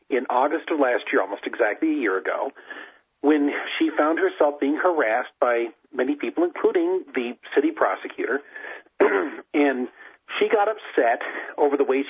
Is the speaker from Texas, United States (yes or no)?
no; Idaho, United States; the northern part of the lovely state I live in, my home state of Idaho